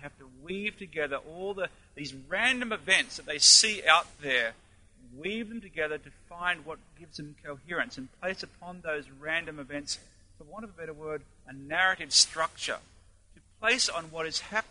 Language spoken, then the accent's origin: English; Australia; The other thing, of course, I am is an Australian, and I don't repent of that. I've lived here now for, my goodness, is it 16 or going on 17 years, and being an Australian is part of my history.